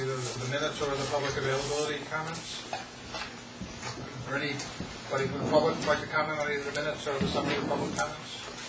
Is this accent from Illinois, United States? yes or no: no; New Jersey, United States; I'm a public member. I'm from Mercer County.